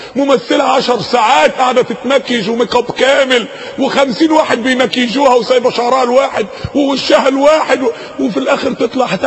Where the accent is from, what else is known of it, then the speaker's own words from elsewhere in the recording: Mansoura, Dakahlia, Egypt; عندنا في المنصورة سينما من السينمات